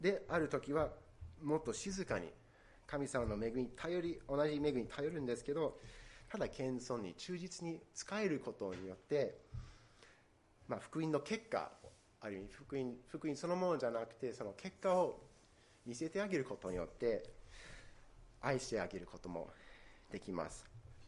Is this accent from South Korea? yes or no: no; United States; Japanese is a second language; まあ、アメリカ、私はアメリカ人で、親戚のほとんどがアメリカに住んでいて、